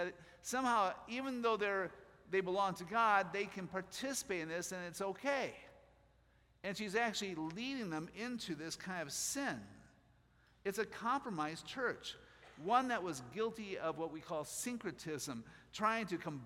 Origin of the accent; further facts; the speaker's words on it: Milwaukee, Wisconsin, United States; We're from Milwaukee area. Every festival we have has their food.